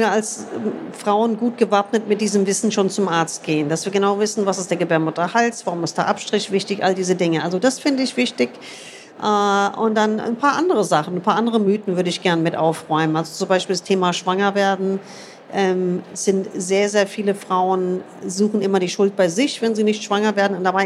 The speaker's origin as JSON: {"language": "German", "country": "United States", "tie": "born or raised there", "said": "Aber also ich bin in den USA groß geworden und dort haben wir in der 6. Klasse alle Organe schon mit lateinischen Namen gelernt"}